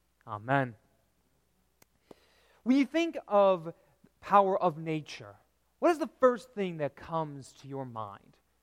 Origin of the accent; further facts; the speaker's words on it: Michigan, United States; Growing up in Michigan, there were no mighty mountains. We had maybe, you know, rolling hills.